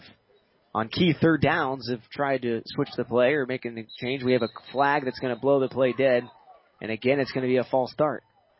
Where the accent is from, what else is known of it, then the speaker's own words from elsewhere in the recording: Elk Grove, California, United States; Shasta High School is in my hometown of Elk Grove, California, playing my alma mater tonight.